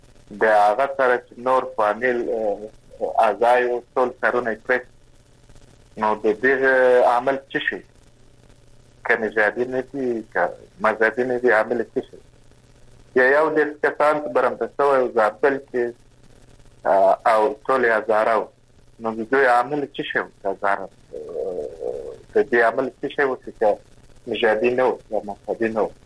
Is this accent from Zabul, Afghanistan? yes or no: no; Kandahar, Afghanistan; لکه موږ د کندهار یم